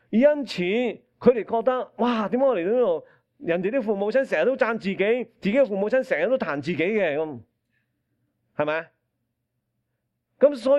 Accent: China; 嗱，当然我哋中国人冇犹太人嗰个摩西律法。但是我们中国人呢亦都有自己一套律法过

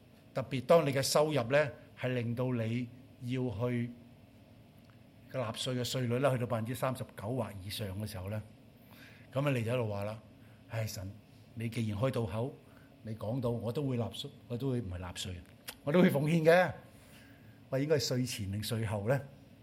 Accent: China; 我们中国人有一样东西，这叫上有政策就下有对策。

